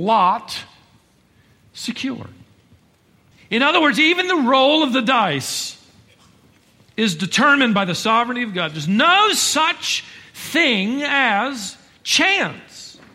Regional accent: England, United Kingdom; In fact, we as English people use it.

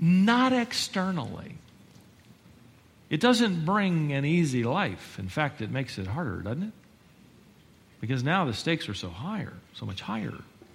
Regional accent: England, United Kingdom; In fact, we as English people use it.

